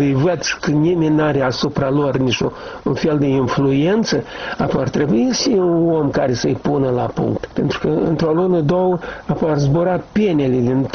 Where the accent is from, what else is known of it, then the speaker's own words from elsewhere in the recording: Cetroșu, Drochia District, Moldova; eu sunt de la Nord, de fapt, din Chetrosul Drochea.